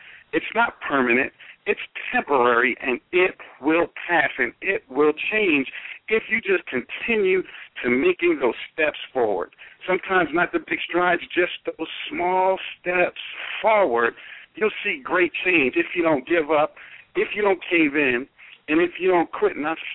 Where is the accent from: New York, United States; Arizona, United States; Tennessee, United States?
New York, United States; New York City; I was born in the Bronx while it was the murder capital of the world, the youngest of four children to a single parent